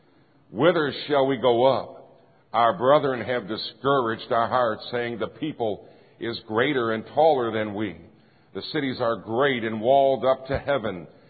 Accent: Florida, United States; Yes, I am from Florida. And yes, unfortunately, we've had a lot of hurricanes.

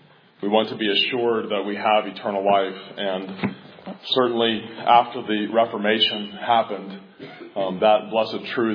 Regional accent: Cincinnati, Ohio, United States; Growing up in Cincinnati, Ohio, everybody there is Roman Catholic.

